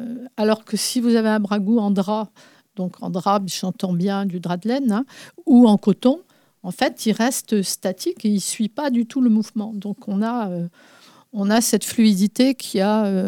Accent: Brittany, France; On est breton et têtu, donc va tenir bon pour y arriver.

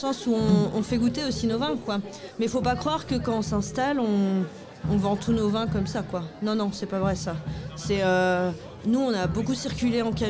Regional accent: Plougastel-Daoulas, Brittany, France; Moi, je suis de Plouguestel, il n'y a pas de vigne, il n'y a pas de.

